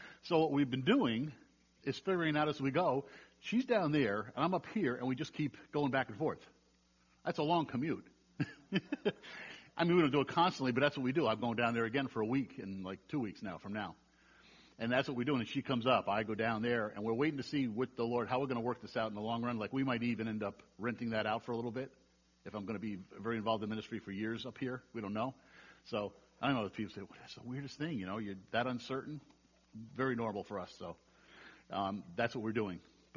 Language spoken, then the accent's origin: English; New York, United States; But anyway, I'm from New York. That's my all-purpose excuse for anything I do. If I talk too fast, I say, oh, I'm from New York.